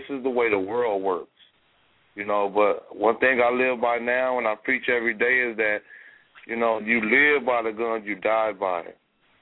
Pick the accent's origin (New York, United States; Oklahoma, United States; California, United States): California, United States; You know, I'm from California.